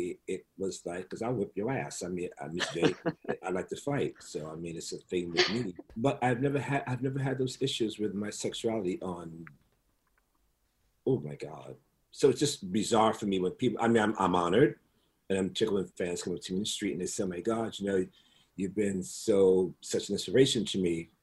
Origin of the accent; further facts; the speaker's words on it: Bronx, New York, United States; I grew up in the South Bronx in the hood.